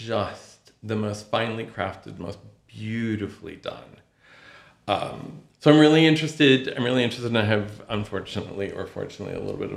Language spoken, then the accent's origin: English; Fresno, California, United States; So growing up in Fresno